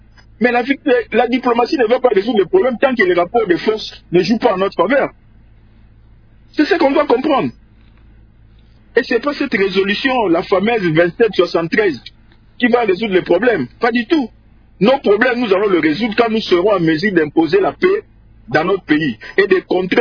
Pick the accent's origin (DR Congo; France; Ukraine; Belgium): DR Congo; Moi je crois en tant que Congolais, on ne peut pas continuer à être naïf.